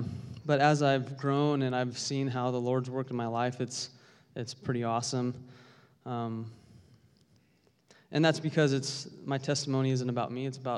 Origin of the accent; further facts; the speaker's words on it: United States; my testimony's normal just in the sense that I grew up in America. I'm not a missionary kid.